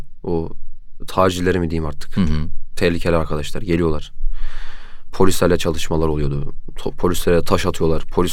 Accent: Güngören, Istanbul, Turkey; now in Gebze, Turkey; Memleketim aslen Karabük, Safranbolu. Hı hı. Doğma büyüme İstanbul Güngörenliyim. Tabii şu an Gebze'de ikamet etmekteyim.

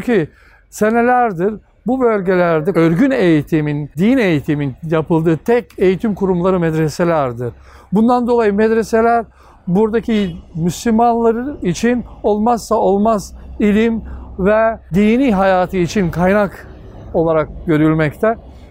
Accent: Tetovo, Polog, North Macedonia; moved away as an adult; also born or lived in Skopje; now in Turkey; Ben Kalkandelenliyim. 1974 yılında doğdum. İlkokulu köyde bitirdim. Liseyi Üsküp İsabey Lisesi'ne bitirdim. Daha sonra 1995 yılında Türkiye, Konya'ya gittim.

